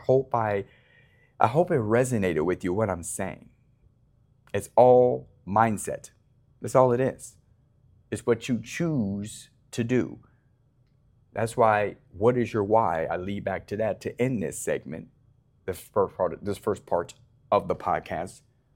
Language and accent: English; Las Vegas, Nevada, United States; I'm born and raised in Las Vegas, Nevada. This is Sin City where I come from, all right?